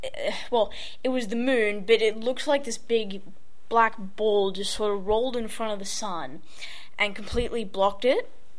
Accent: Sydney, New South Wales, Australia; and I'm from Sydney.

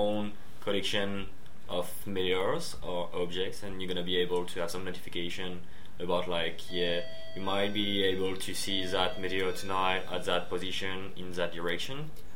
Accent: France; English is a second language; now in Australia; from France as well

